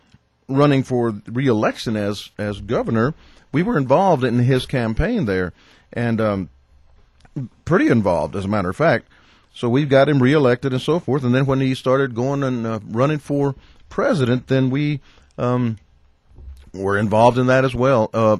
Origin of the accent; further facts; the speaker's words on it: San Antonio, Texas, United States; born there; now in Greenville, United States; Now, I was born in San Antonio, Texas. I wasn't born in Greenville, South Carolina, but, man, I got here as quick as I could.